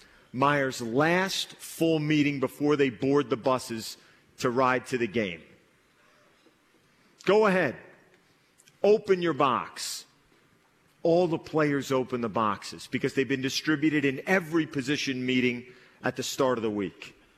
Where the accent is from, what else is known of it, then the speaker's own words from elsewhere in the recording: New Jersey, United States; I'm the guy from Jersey with the bad haircut running after him to do the interview at midfield.